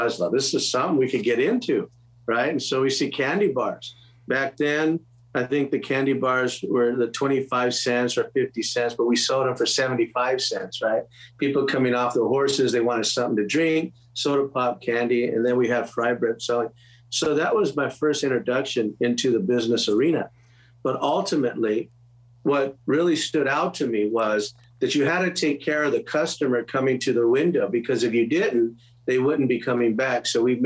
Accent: California, United States; when I grew up on the San Manuel Indian Reservation, I went to local schools there, I have many friends in the area.

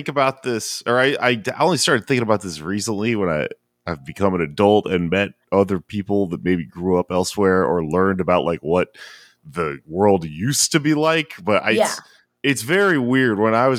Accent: Texas, United States; I spent a lot of my childhood in a bayou because I grew up in East Texas.

